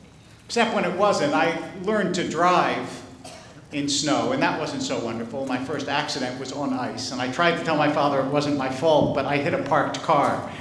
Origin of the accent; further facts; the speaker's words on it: East Coast, United States; I was a child growing up on the East Coast